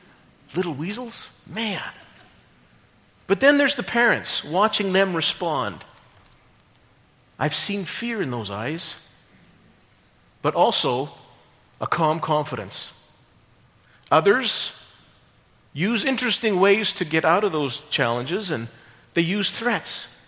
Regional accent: Scotland, United Kingdom; No problem, I'm Scottish, I've got a thick skull and a thick skin, and I can take it and I can dish it back.

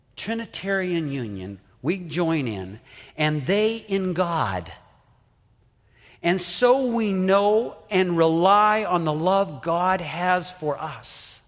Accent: Saskatoon, Saskatchewan, Canada; When I was a little boy, growing up in Saskatoon, my dad said to me one day when I was 6 years old

